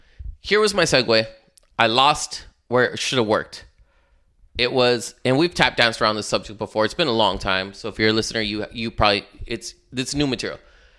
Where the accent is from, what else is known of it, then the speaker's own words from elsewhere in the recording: East Los Angeles, California, United States; I'm from East Los. Like, yeah, I speak Spanish."